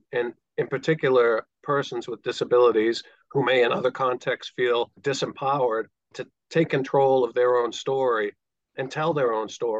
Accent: Massachusetts, United States; So I grew up here in Massachusetts. I've spent my whole life here around Boston.

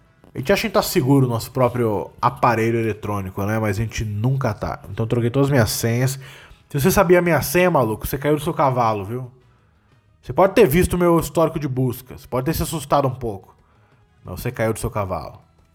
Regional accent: Florianópolis, Santa Catarina, Brazil; eu sou de Florianópolis

